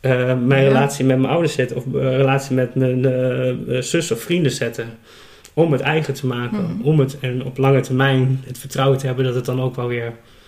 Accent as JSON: {"language": "Dutch", "region": "Groningen", "country": "Netherlands", "lives_now": "Ede, Netherlands", "said": "ik kom uit Groningen, ik zit nu in Ede."}